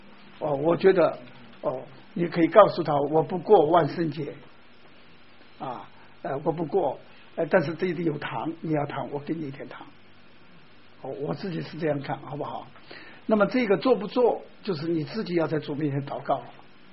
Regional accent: China; 那么我们中国人有中国人的节气，春节我们有节庆，是吧？

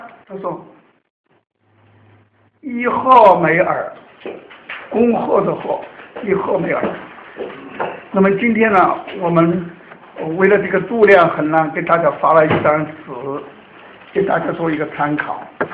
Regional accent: China; 干量的意思啊，就相当于我们中国人的一升一斗。我们过去买米啊，不是称重量，是拿一个斗，拿一个升来量一量。

